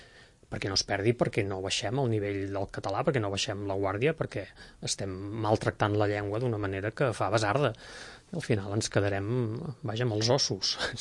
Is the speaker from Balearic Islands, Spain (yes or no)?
no; Begur, Catalonia, Spain; Jo sóc de Begur, com molt bé has dit